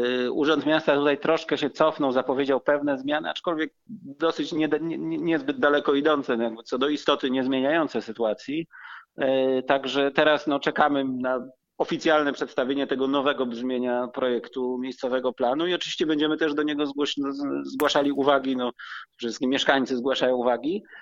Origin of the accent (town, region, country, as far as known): Gdynia, Pomeranian Voivodeship, Poland; born or raised there; also born or lived in Gdańsk